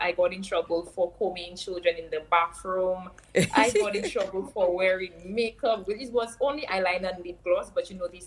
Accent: Babono, St. Lucia; So I grew up in Babono. That's in a little bit of countryside, I would say, in St. Lucia.

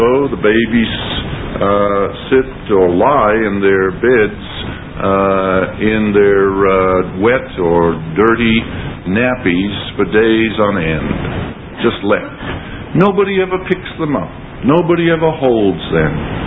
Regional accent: Australia

